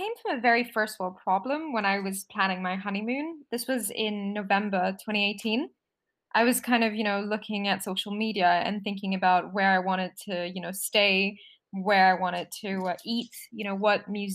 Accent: Singapore; moved away as an adult; also born or lived in India; so I'm Indian, but I grew up in Singapore. So we moved there when I was 2.5, 3 years old. And I studied abroad. So I went to London for university.

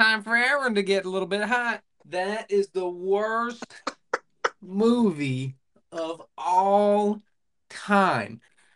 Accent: Jamaica; Blend. I'm Jamaican.

